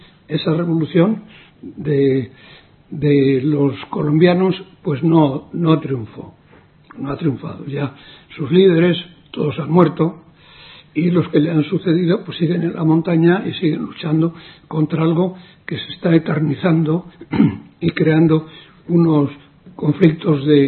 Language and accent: Spanish; Cuba; moved away; Yo salí de Cuba en el año 61. Salí en muy malas condiciones.